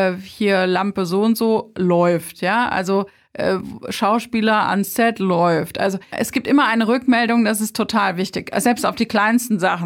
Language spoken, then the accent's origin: German; Rhineland-Palatinate, Germany; Wir sind halt aus Rheinhessen.